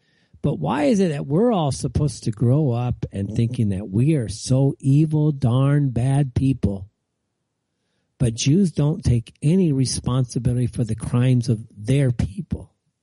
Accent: California, United States; I'm from California. I've lived through a lot of earthquakes in my life, and this one didn't even register.

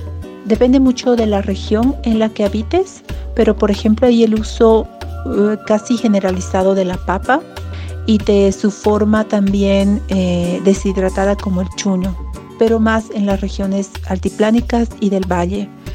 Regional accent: Bolivia; soy boliviana y vivo en Cochabamba, la capital gastronómica de Bolivia.

